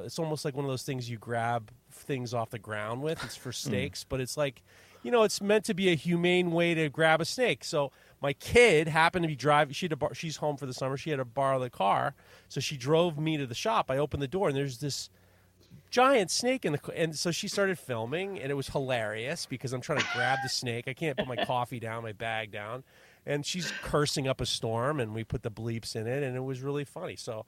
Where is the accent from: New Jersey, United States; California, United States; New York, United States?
New York, United States; You know, it's like I'm from Lexington Avenue. The fuck do I know about this?